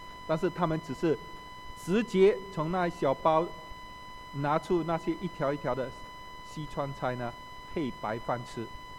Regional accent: Singapore; 中国人，但我不是生在中国，我不是长在中国啊，我是新加坡出世，生长在新加坡，

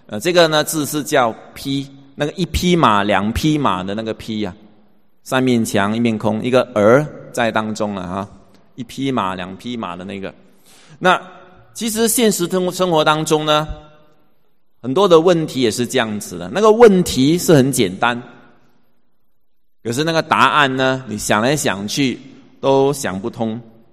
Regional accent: Singapore; also born or lived in abroad; 那么2010年就到国外去进修念神学。那么2013年回到新加坡，就在我成长

